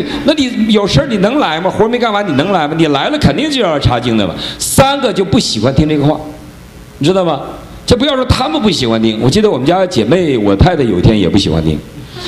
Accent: Northeast China, China; 我是东北人，他是上海人，你知道，东北人长得黑，

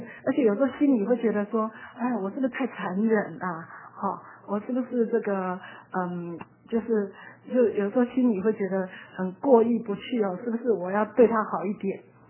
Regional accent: China; 那我觉得我们中国人哦，特别是孩子小时候哈，从小就把孩子抱在旁边睡觉。

